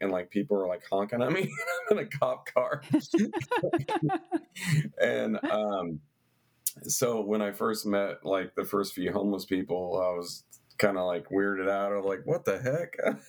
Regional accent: Wichita, Kansas, United States; I grew up in West Wichita. I never met a homeless person before.

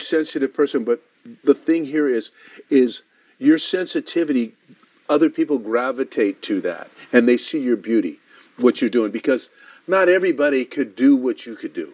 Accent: Oakland, California, United States; that's where I grew up. I grew up in Oakland, and it was a great place.

